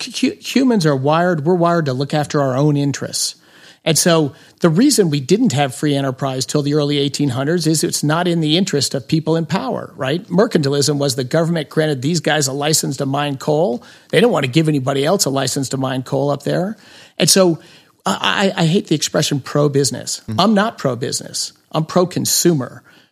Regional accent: Colorado, United States; I grew up here in Colorado. We look straight at those mountains.

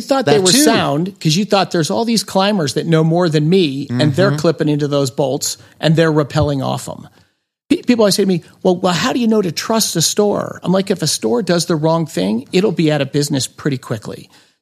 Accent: Colorado, United States; I grew up here in Colorado. We look straight at those mountains.

